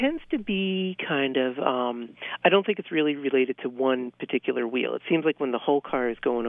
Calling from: Needham, Massachusetts, United States; I'm calling from Needham, Mass.

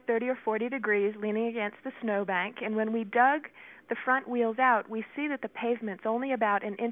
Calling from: Colorado, United States; I'm calling from Colorado.

